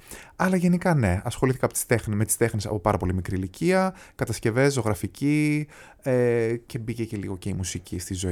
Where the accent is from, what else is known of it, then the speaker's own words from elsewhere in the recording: Viersen, North Rhine-Westphalia, Germany; Γεννήθηκα στη Γερμανία, ναι. Στο Φίερζεν, είναι ένα μικρό χωριό κοντά στο Ντέσσελντορφ, χωριό για τα δεδομένα της Γερμανίας, γιατί νομίζω ότι έχει γύρω στους 60.000 κατοίκους. Ωστόσο, μια πάρα πολύ ωραία έτσι, περιοχή. Εκεί γεννήθηκα, εκεί μεγάλωσα.